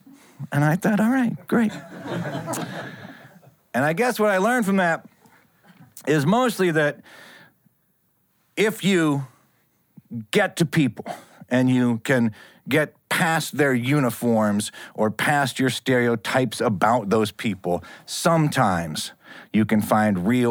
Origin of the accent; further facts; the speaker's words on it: United States; I'm an American. You understand, we can just get stuff, right?